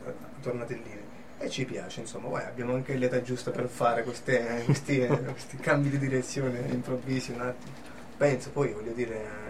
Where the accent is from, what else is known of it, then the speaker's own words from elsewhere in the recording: Abruzzo, Italy; lui sempre Abruzzo, noi siamo abruzzesi